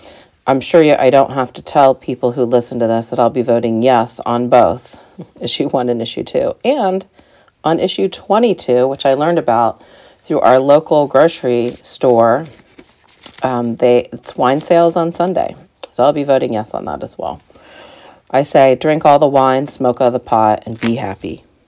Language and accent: English; Ohio, United States; Because I'm from Ohio, so we don't have... There's a lot of hills in the southern part of Ohio, especially like the Cincinnati area, or even further south.